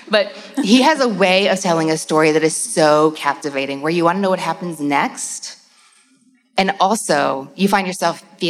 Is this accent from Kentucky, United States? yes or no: yes; Louisville, Kentucky, United States; And y'all, I'm from Louisville, Kentucky, which is, you know, the South is not a monolith. That is its own place. I can almost see Indiana from my house.